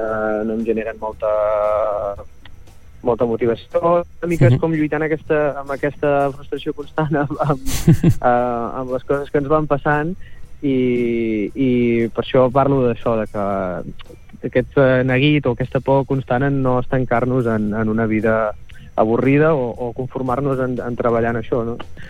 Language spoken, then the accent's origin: Catalan; Catalonia, Spain; sinó també com a empordanès, no?